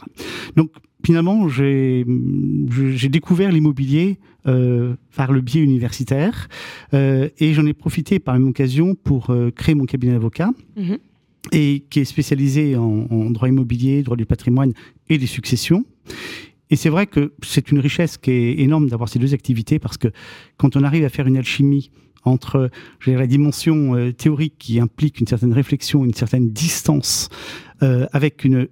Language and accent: French; Lyon, Auvergne-Rhône-Alpes, France; Je suis lyonnais et lyonnais d'origine et très attaché à cette ville.